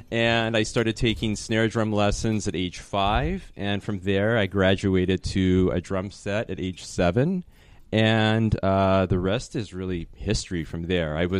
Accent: Temple, Texas, United States; Great question. So I'm originally from Temple, Texas, which is a town equally situated between...

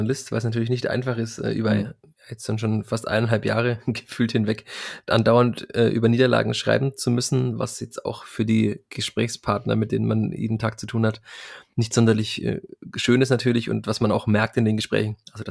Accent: Bavaria, Germany; weil es in Bayern ja allgemein alles etwas schwieriger ist, damit auch bei uns in Franken.

